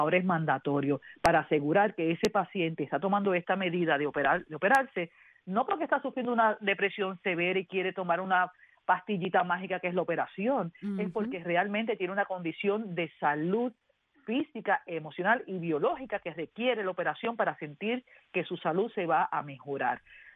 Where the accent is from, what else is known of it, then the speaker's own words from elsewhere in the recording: Puerto Rico; en Puerto Rico, de donde yo soy originalmente, nos enseñan nuestros padres a comer todo lo que hay en el plato.